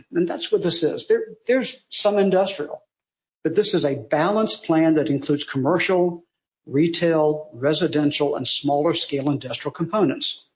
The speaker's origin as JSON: {"language": "English", "town": "Savannah", "region": "Georgia", "country": "United States", "tie": "born or raised there", "said": "when I grew up in Savannah"}